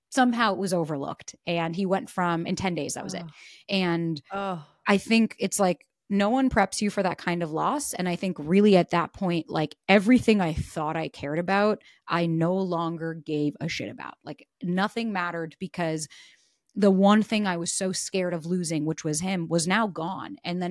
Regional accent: New York, United States; moved away; And like as a New Yorker moving to LA, it was really tough.

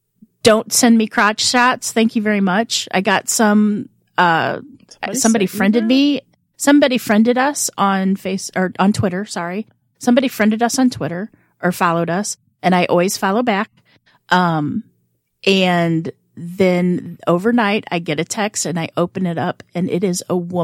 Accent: Greensboro, North Carolina, United States; Growing up outside of Greensboro, North Carolina.

